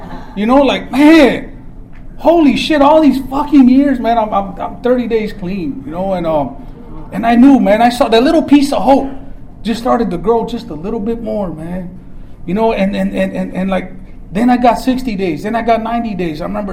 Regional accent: Chicago, Illinois, United States; I'm from Chicago, Illinois. I don't know a single person on the East Coast, man.

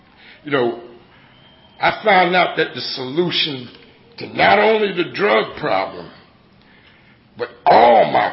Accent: New York City, New York, United States; I'm from New York City.

